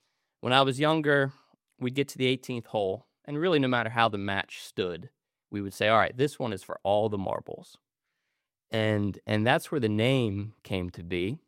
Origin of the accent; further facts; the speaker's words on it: Pennsylvania, United States; the origins of a proud Western Pennsylvanian. You grow up in this culture of black and gold.